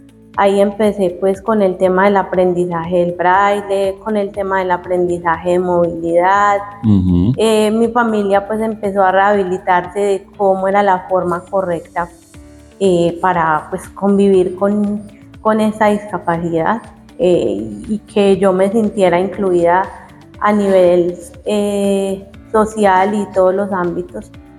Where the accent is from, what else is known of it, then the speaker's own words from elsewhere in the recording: Heliconia, Antioquia, Colombia; porque yo soy de Heliconia